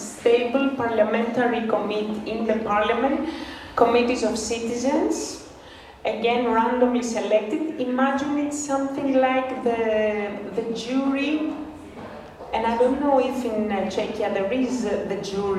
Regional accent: Athens, Attica, Greece; but I come from Athens, I work from Athens.

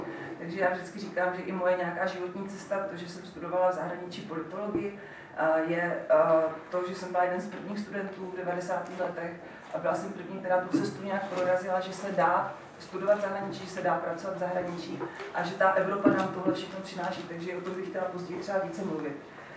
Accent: Zlín, Zlín Region, Czechia; pocházím z baťovského kraje, ze Zlína

